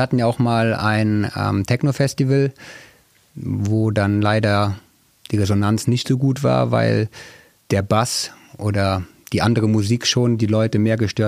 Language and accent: German; Müllenbach, Rhineland-Palatinate, Germany; Genau, ich bin in Müllenbach geboren und hoffe, ich darf noch viele Jahre in Müllenbach bleiben.